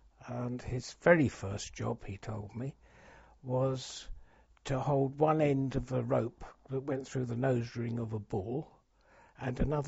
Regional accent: Mitcham, London, United Kingdom; born there; I was born in Mitcham, Surrey, in a nursing home. I can't remember the name of it. In 1921, on the 21st of February.

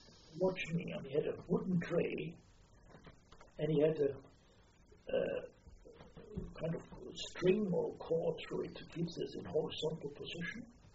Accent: Wiesbaden, Hesse, Germany; And somebody formed a Jewish club in my hometown in Wiesbaden.

